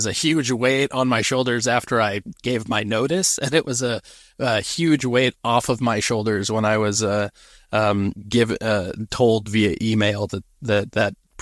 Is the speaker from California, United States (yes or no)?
yes; Santa Cruz, California, United States; It was sold out show, which was just amazing. Especially thanks in part to … also my hometown.